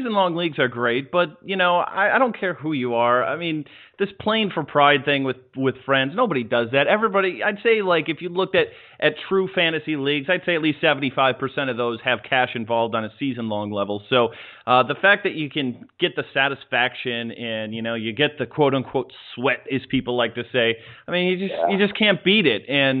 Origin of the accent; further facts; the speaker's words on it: Chicago, Illinois, United States; I mean, I'm from Chicago. Oh, I grew up in the northwest suburbs